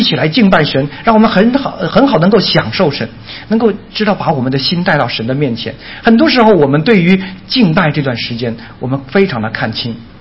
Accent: Beijing, China; 我原来国内是做外贸的。做外贸的人有一个，第一个北京人，第二做外贸的，你知道北京有一个大爷的脾气啊。

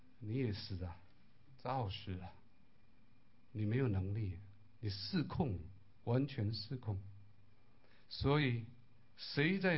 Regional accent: Malaysia; 我小的时候在马来西亚乡村是拜偶像的

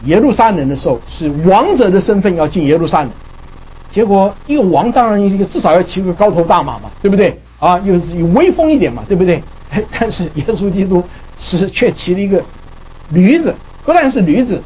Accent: China; 你知道吼撒那的意思就是我们中国人喊万岁万岁万万岁一样的啊

